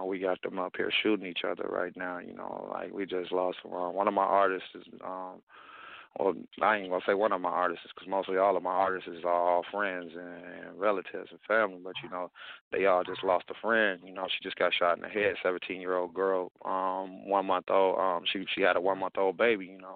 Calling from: Minnesota, United States; Minnesota.

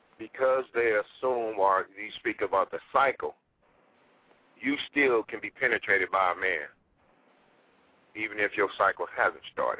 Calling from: Los Angeles, California, United States; calling from Los Angeles, California.

